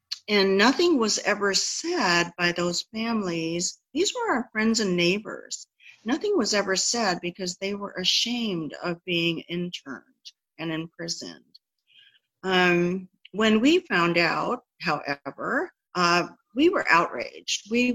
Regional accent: Hawaii, United States; I had a very different maybe perspective on it because I was born and raised on Hawaii.

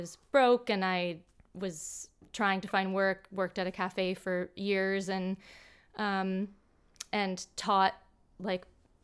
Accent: Toronto, Ontario, Canada; I'm from Toronto also.

